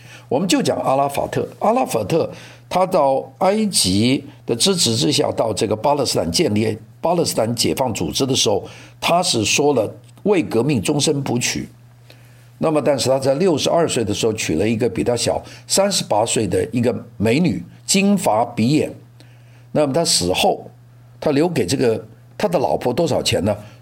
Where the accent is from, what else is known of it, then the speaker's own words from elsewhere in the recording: Guangdong, China; 这个我们广东人叫烂仔啊